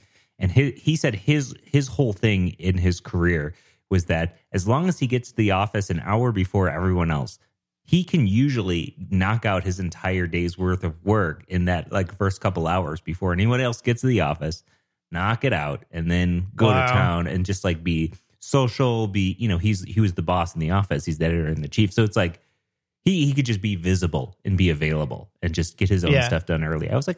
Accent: Denver, Colorado, United States; I'm a developer from Denver, Colorado.

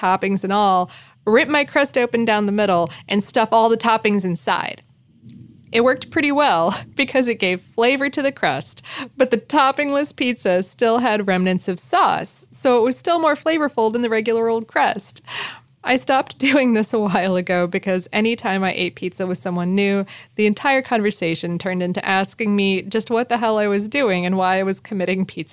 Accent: New York, United States; I'm an Italian from New York, so pizza is sacred.

